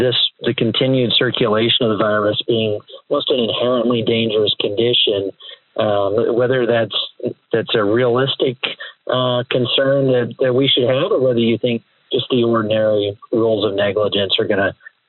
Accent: Georgia, United States; I'm calling from California, but originally from the Peach State, so this is of great interest to me.

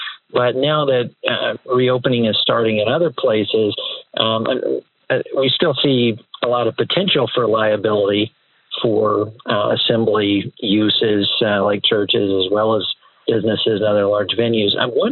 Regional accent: Georgia, United States; I'm calling from California, but originally from the Peach State, so this is of great interest to me.

